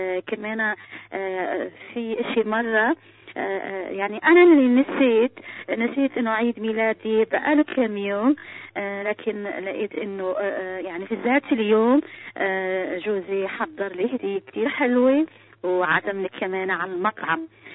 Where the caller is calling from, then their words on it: Syria; من سوريا. أنا موظفة وزوجي كمان موظف